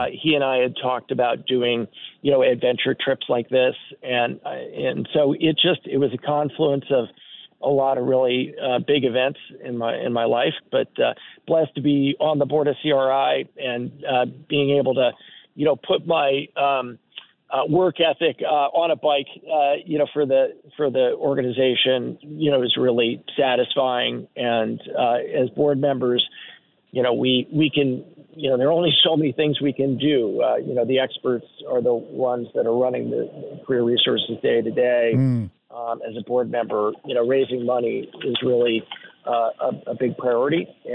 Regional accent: New Jersey, United States; also born or lived in Minnesota; I grew up in New Jersey after leaving Minnesota.

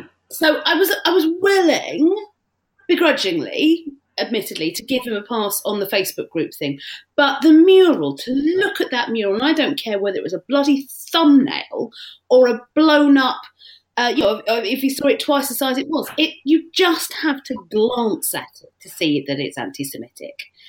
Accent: Stamford Hill, London, United Kingdom; I grew up in Stamford Hill, which, for those people who don't know, and why would you, is a very, very Jewish area. I'm not personally Jewish

